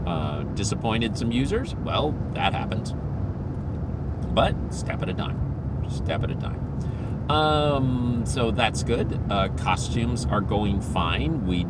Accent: Philippines; I grew up in the Philippines, and we had multiple cultures in the Philippines

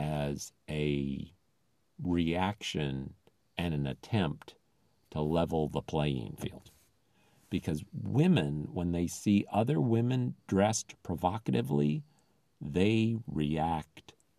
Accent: Philippines; English is a second language; now in United States; I don't think it should be illegal for a woman to go topless because I grew up in the Philippines, so I don't care.

